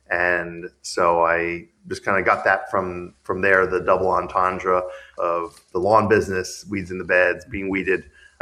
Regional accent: Bethesda, Maryland, United States; I grew up in Bethesda, Maryland, a suburb of D.C. So basically, I'm a Washington, D.C. native.

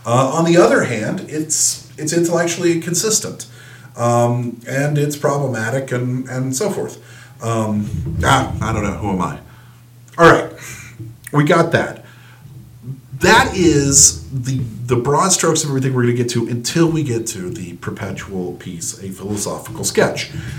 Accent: United States; And I find that deeply confusing as an American who doesn't speak German.

